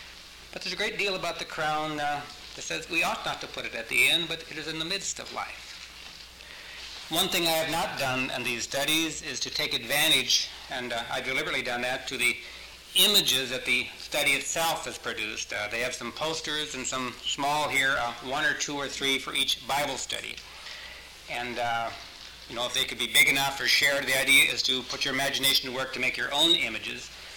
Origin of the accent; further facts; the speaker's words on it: Sioux Falls, South Dakota, United States; We're from Sioux Falls, South Dakota.